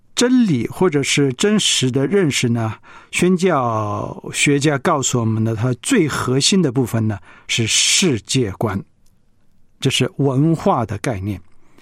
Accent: China; 而我们中国人，你去大的餐厅，如果他有筷子也不是一双

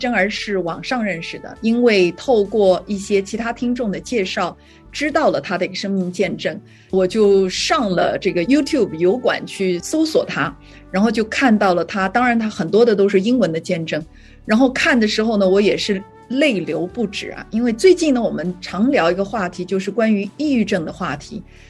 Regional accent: Fuzhou, Fujian, China; 我们两个是老乡

